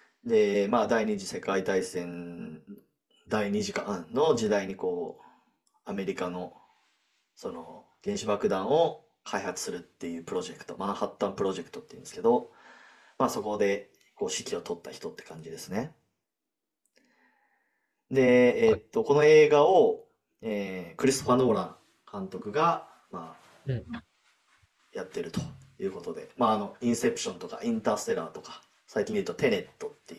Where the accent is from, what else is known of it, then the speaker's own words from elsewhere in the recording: Hiroshima, Japan; まあ、僕は広島出身なんで、まあ、ここはちゃんと見とこうと。